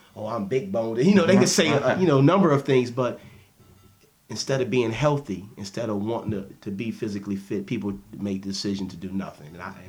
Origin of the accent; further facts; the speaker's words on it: Buffalo, New York, United States; because I grew up in the Fruit Belt